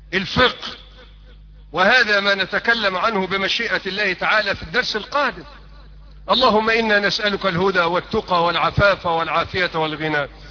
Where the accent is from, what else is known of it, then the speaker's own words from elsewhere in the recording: Egypt; اللهم اجعل بلدنا مصر بلد امن وامان ورخاء واستقرار